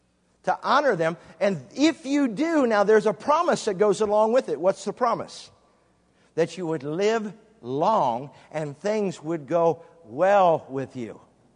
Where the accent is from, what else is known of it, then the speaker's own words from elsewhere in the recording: Bellevue, Nebraska, United States; born there; Matter of fact, I was born in Offutt Air Force Base over in Bellevue, right outside of Omaha.